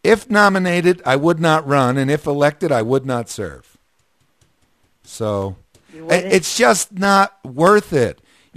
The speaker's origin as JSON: {"language": "English", "town": "Hawthorne", "region": "New Jersey", "country": "United States", "tie": "born or raised there", "said": "Hawthorne, New Jersey. I grew up in Hawthorne, New Jersey."}